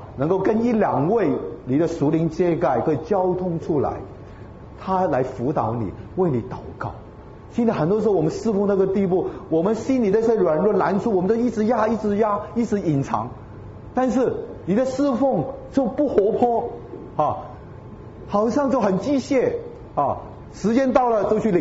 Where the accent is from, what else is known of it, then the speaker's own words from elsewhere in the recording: China; 特别我们在中国这样的大环境成长